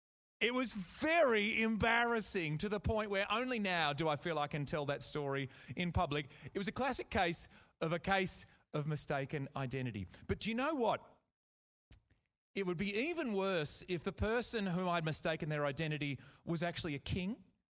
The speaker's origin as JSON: {"language": "English", "town": "Deloraine", "region": "Tasmania", "country": "Australia", "tie": "born or raised there", "said": "And how's Deloraine? That was my hometown."}